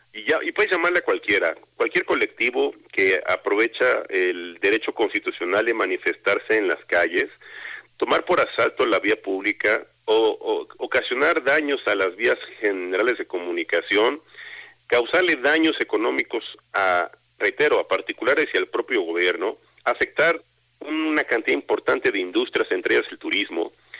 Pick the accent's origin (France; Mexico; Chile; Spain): Mexico; debo decirte como mexicano, como litigante